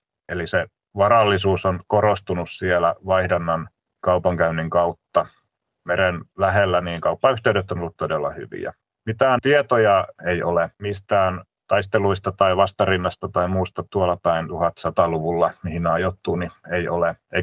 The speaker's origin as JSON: {"language": "Finnish", "town": "Salo", "region": "Southwest Finland", "country": "Finland", "said": "mä oon itse Salostapäin kotoisin, niin tämä Halikko on tuttu seutu."}